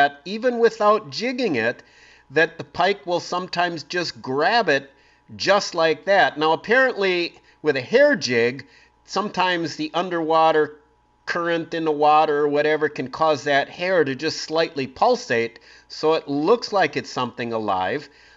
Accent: Green Bay, Wisconsin, United States; You know I grew up in Green Bay, of course, and graduated in 76 from Green Bay Preble up there, but I grew up reading Dave Otto in the Green Bay Press Gazette.

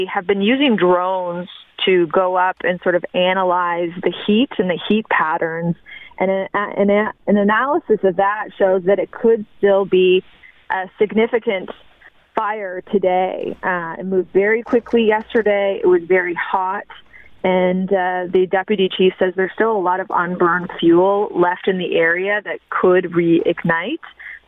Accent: Halifax, Nova Scotia, Canada; I'm from Halifax and have worked elsewhere.

